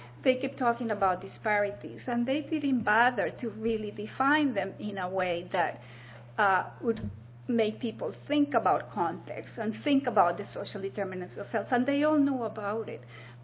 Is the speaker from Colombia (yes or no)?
yes; Colombia; English is a second language; I'm from Colombia.